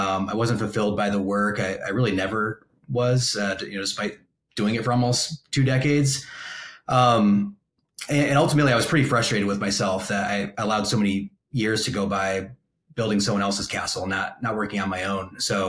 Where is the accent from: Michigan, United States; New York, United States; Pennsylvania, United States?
Michigan, United States; But I grew up here in Michigan, kind of on the opposite end of the state in a rural farming, working class community.